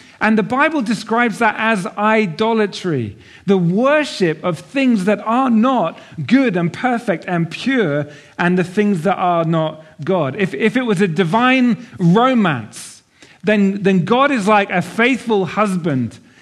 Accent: Norwich, East of England, United Kingdom; I grew up in Norwich in Norfolk. Anyone know where Norwich is? It's the bit that takes forever to get to.

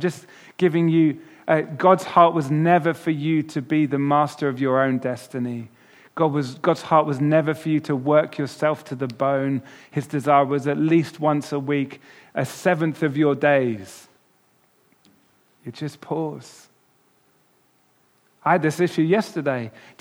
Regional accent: East of England, United Kingdom; also born or lived in United States; I'm an immigrant. I was born in America. All the way through my school years … a few other things as well.

